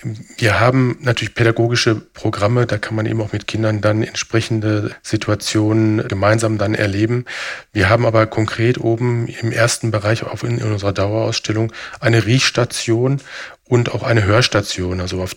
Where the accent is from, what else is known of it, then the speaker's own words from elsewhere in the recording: Dortmund, North Rhine-Westphalia, Germany; now in Essen, Germany; hatte ich in Dortmund, ich komme aus Dortmund, in der Nähe von Dortmund-Hörde, wo das Höschwerk war